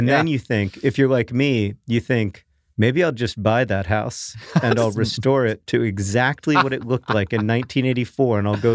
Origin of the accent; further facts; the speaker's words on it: Orlando, Florida, United States; the house mm-hmm. that Hank and I grew up in Orlando